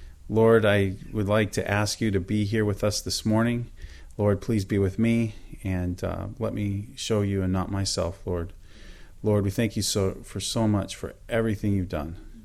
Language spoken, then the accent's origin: English; Loma Linda, California, United States; I grew up in Loma Linda. On one side of the family, I'm a many generation Seventh-day Adventist.